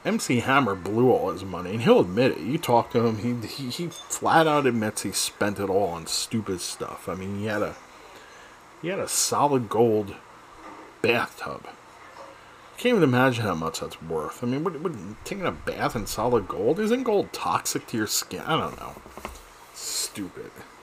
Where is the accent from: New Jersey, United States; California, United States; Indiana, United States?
New Jersey, United States; when I lived in New Jersey, and growing up in New Jersey, you know, I would barbecue all the time on the grill on the deck of my house.